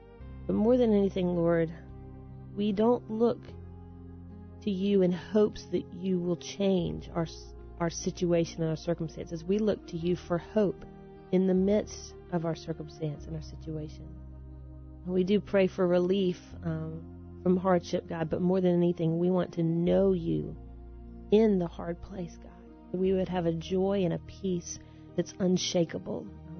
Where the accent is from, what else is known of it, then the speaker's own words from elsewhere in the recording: the South, United States; I'm from the South.